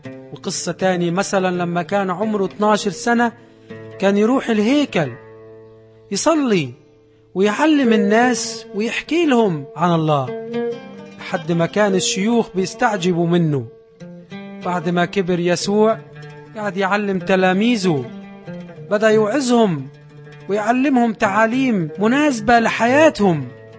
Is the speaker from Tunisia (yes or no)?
no; Egypt; شايفين كيف بلدنا مصر أنقذت